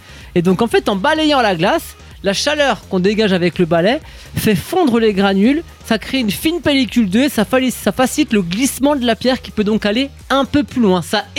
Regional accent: Grand Est, France; Il n'y a pas de club de curling ici chez nous, en Alsace, ou en tout cas dans le Haut-Rhin.

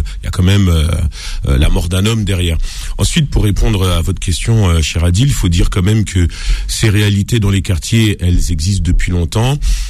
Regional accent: Châtillon, Île-de-France, France; Moi, là où j'ai grandi à Châtillon, c'était pas forcément ces réalités-là.

